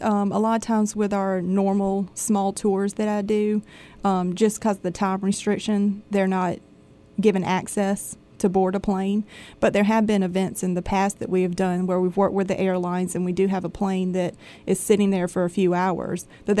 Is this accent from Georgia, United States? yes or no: yes; Augusta, Georgia, United States; I grew up in the Augusta area in Columbia County. So born and raised here. Never went anywhere. Went to high school at Greenbrier High School. Then I went to college at Augusta State University.